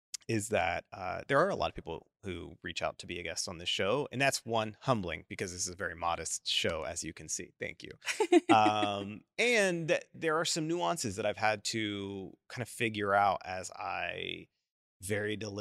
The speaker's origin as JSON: {"language": "English", "town": "Dallas", "region": "Texas", "country": "United States", "tie": "born or raised there", "said": "Well, I grew up in Dallas and Dallas is pretentious."}